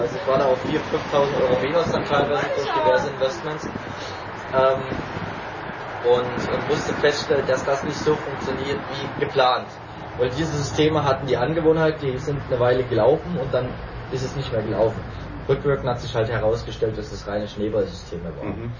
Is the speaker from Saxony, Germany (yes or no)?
yes; Saxony, Germany; ich will erst zurück in die Heimat, nach Sachsen. Ich komme ursprünglich aus Sachsen.